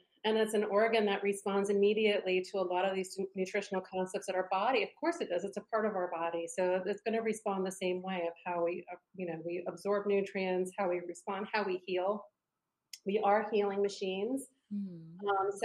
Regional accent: East Coast, United States; I grew up on the East Coast. I'm the last of four

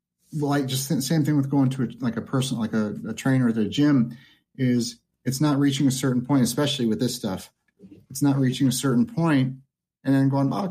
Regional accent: Chicago, Illinois, United States; oh, I do hypnotherapy, and I'm from Chicago originally. In Chicago, I love Chicago, but everything's in a box.

